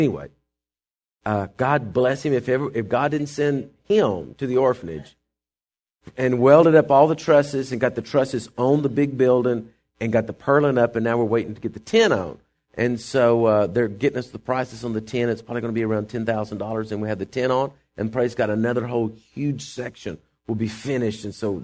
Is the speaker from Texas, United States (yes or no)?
yes; Texas, United States; And that's why we're from the Lone Star State and we live out in the country like we do.